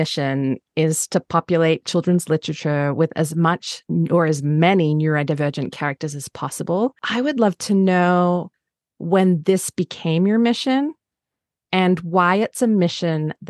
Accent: Australia; now in United States; Yes, correct. Australian. I am officially more American than Australian now, I think, based on the amount of time I've lived here. I definitely have that odd accent that people like to have guesses at.

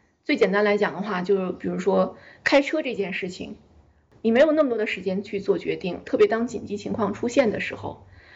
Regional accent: China; 也可能是因为我们中国人好像觉得这个龟在这个传统的意义上说

